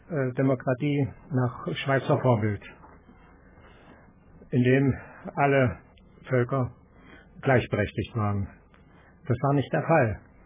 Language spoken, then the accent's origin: German; North Bohemia, Czechia; Wie gesagt, aufgewachsen bin ich in Nordböhmen. Dort waren neben vielen Deutschen auch viele Tschechen.